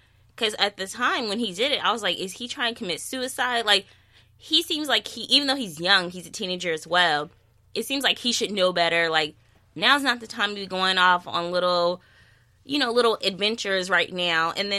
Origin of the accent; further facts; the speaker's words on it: San Diego, California, United States; Now, they talked about San Diego a lot this episode, and I'm from San Diego.